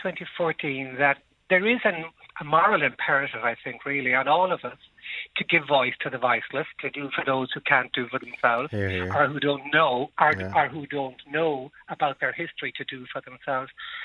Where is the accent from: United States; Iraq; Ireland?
Ireland; Connacht; I'm from County Galway, different diocese to aforementioned gentlemen. And I come from County Galway.